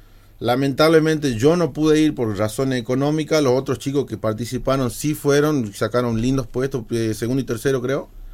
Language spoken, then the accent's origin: Spanish; Tartagal, Salta, Argentina; poder decir que soy de Tartagal, de una ciudad muy chiquita